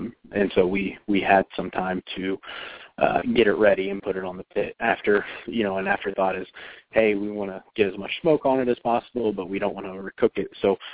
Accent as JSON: {"language": "English", "town": "Kansas City", "country": "United States", "tie": "born or raised there", "said": "Growing up in Kansas City, we grew up in such a rich barbecue culture."}